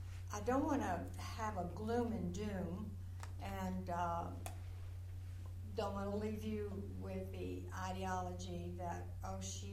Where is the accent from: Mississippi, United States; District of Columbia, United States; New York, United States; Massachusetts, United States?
Mississippi, United States; born there; also born or lived in West Texas; I was born in Mississippi, but my father couldn't find work.